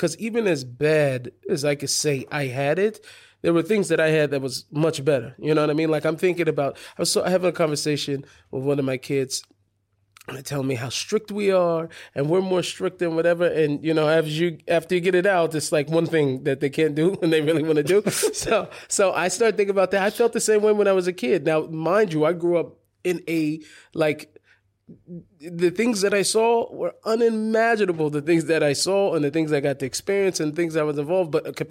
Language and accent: English; Seattle, Washington, United States; Anyway, so I grew up there in Seattle. It was very, very close in proximity to all the shuls. I grew up literally inside the Eruv, so I was in a Jewish neighborhood.